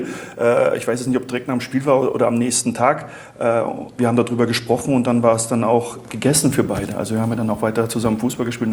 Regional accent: Baltic coast, Germany; ich bin auch an der Ostsee groß geworden. Also ich habe den ganzen Sommer immer an der Ostsee verbracht

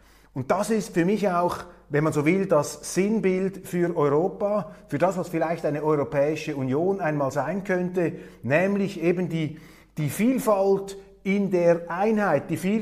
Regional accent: Switzerland; Und als Schweizer sage ich Ihnen, je mehr diese Welt da draußen brennt, desto wichtiger ist es, dass wir unsere Unabhängigkeit verteidigen

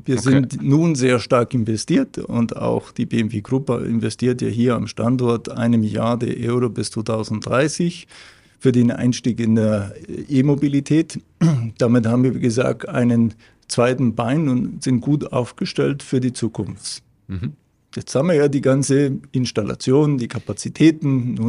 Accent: Caracas, Capital District, Venezuela; German is a second language; moved away as an adult; bin ich ja in Venezuela, in Caracas geboren und habe dann auch dort mein Studium absolviert

